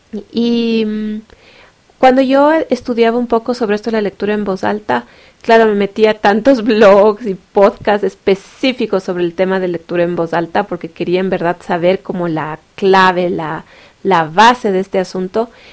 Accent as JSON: {"language": "Spanish", "country": "Ecuador", "said": "En mi caso, nosotros somos en Ecuador. Somos de Ecuador."}